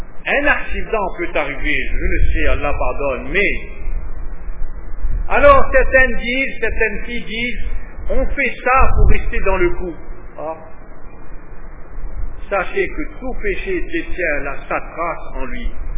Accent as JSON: {"language": "French", "country": "France", "said": "Je suis français, moi."}